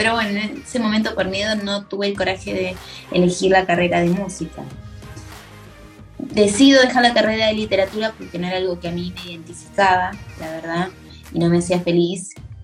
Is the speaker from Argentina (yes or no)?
yes; Nogoyá, Entre Ríos, Argentina; yo soy de Argentina, de Entre Ríos, que es una provincia, y de una ciudad muy pequeña que se llama Nogoyá.